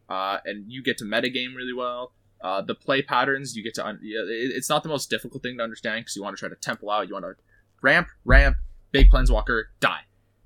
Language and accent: English; Edmonton, Alberta, Canada; I'm from Edmonton, which just means that I am literally in the middle of nowhere when it comes to GPs.